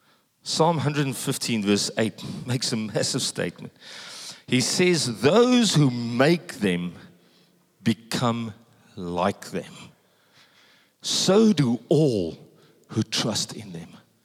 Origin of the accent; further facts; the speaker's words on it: South Africa; I come from South Africa.